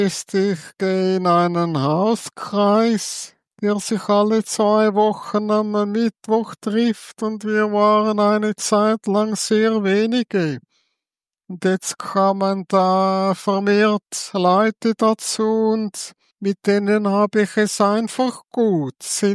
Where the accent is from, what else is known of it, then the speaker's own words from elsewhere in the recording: Zurich, Switzerland; ich bin in Zürich aufgewachsen. Mein Vater kommt aus Bern und meine Mutter aus dem Thurgau. Aufgewachsen am Zürichberg.